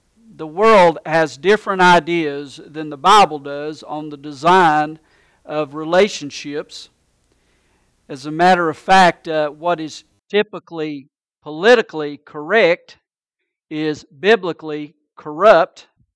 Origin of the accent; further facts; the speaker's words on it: Greenville, South Carolina, United States; When I was a boy growing up in Greenville, South Carolina, my father was away from home more than half of every year, preaching across the country.